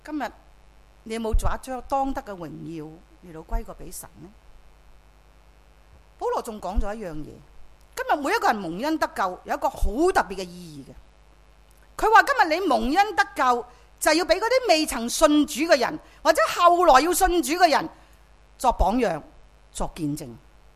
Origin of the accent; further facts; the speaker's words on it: Chaozhou, Guangdong, China; 我是潮州人